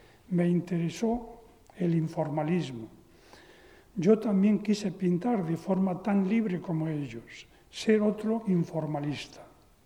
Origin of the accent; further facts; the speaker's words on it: Toledo, Castilla-La Mancha, Spain; moved away; yo tuve la fortuna de nacer aquí en Toledo, pero la guerra civil obligó, como a tantas otras familias, a buscar acomodo en otros lugares. Mi familia finalmente buscaron el acomodo en Madrid y, bueno, ahí me llevaron a mí, claro.